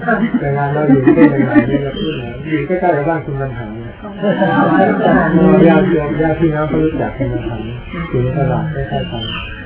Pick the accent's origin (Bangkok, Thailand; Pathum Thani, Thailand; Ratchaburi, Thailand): Bangkok, Thailand; also born or lived in Suphan Buri; ตอนเกิดที่กรุงเทพแล้วก็ไปอยู่สุพรรณบุรีถึงประมาณอายุ10ขวบก็กลับมาเรียนหนังสือที่กรุงเทพ